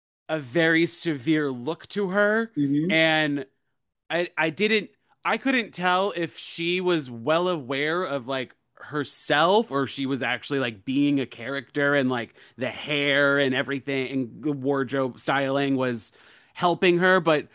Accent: Selden, New York, United States; I was gonna say I grew up on Long Island, but I grew up more in Suffolk County, in Selden area

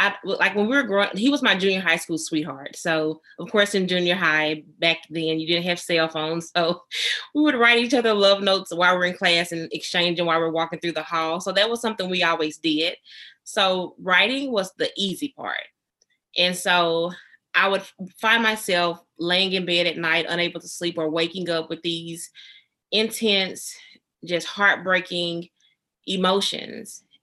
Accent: Wynn, Arkansas, United States; now in South Haven, United States; Okay, I am originally from Wynn, Arkansas. I live in South Haven, Mississippi now.

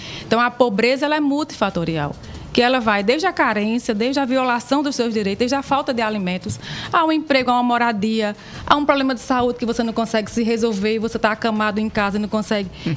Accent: Pombal, Paraíba, Brazil; Quando o ensino superior completou 100 anos no Brasil, foi o período que chegou o ensino superior na Paraíba. Lá na Paraíba não, no sertão.

